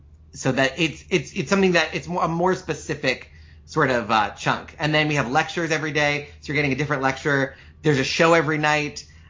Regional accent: New York, United States; That was where they took us to celebrate, because I grew up in Long Island. So the seniors at Lawrence High School got to go to Kutcher's for a weekend

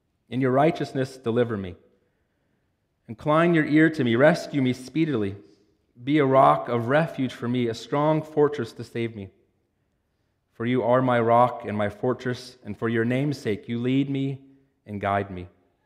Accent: Cincinnati, Ohio, United States; also born or lived in Pennsylvania; I was born in Pennsylvania, but I grew up mostly in Cincinnati, Ohio, and I lived in a subdivision called Rolling Knolls.

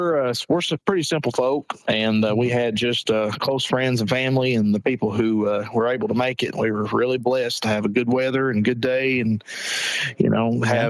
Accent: West Liberty, Kentucky, United States; Yes, we're from West Liberty, Kentucky, which is in the eastern part of Kentucky and Morgan County.

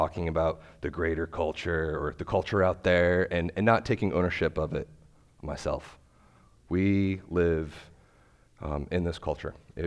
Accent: United States; As an American, I think I struggle, and I think we struggle with the concept of corporate responsibility.

